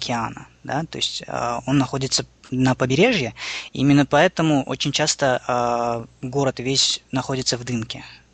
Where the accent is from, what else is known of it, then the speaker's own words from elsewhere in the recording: Uzbekistan; moved away; also born or lived in Moscow / London; А родом я сам с Узбекистана, но я закончил, так получилось, что я закончил среднюю школу, я закончил в России, в Москве.